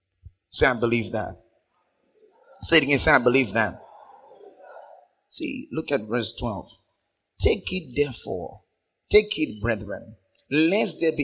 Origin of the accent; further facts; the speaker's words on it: Bisseni, Bayelsa, Nigeria; You know Bisseni people now. I'm from Bisseni. My people, they have shot one strong missile.